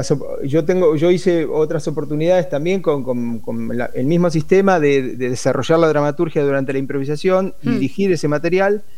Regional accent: Junín, Buenos Aires Province, Argentina; Yo soy de Junín, jugué allá.

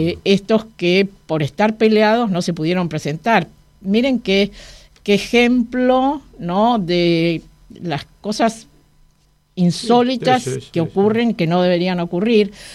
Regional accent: Rojas, Buenos Aires Province, Argentina; el intendente de Rojas, mi pueblo, bueno, no hace falta que lo diga. Fui muy feliz los años que viví allí desde mi nacimiento y bastante más.

